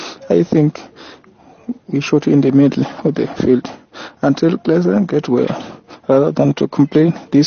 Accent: Mwangwini, South Africa; now in Pretoria, South Africa; from Mwangwini, currently in Pretoria.

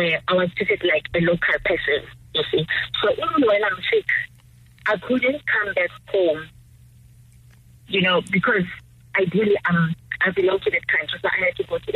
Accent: South Africa; I'm a South African, and I was recruited by an international organization.

